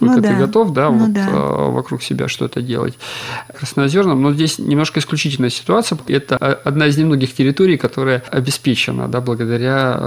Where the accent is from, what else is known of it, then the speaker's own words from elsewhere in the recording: Kopyevo, Khakassia, Russia; now in Krasnoozernoe, Russia; я сейчас живу в Красноозерном, да, а сам я родом из Копьева, это Орджоникидзевский район, это самый север Хакасии.